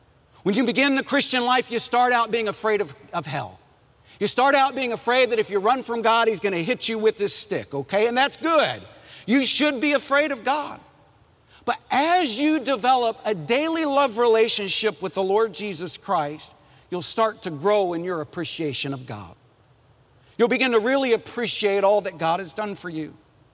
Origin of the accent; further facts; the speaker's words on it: Texas, United States; Well, I grew up in West Texas, and my dad used a belt to discipline me.